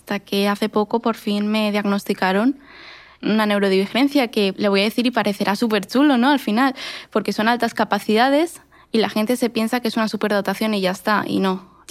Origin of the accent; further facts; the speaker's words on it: Valencia, Valencian Community, Spain; tengo 23 años y bueno, estudio en el campus de la UPV de Vera. Vengo de Valencia